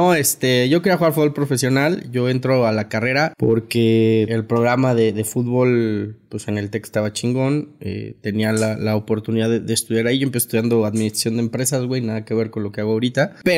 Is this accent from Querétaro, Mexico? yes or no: yes; Querétaro, Mexico; Soy de Querétaro, sí.